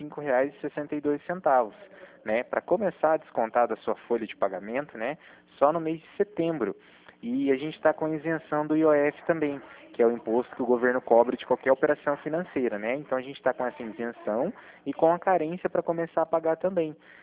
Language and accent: Portuguese; Cornélio Procópio, Paraná, Brazil; eu sou aqui de Cornélio Procópio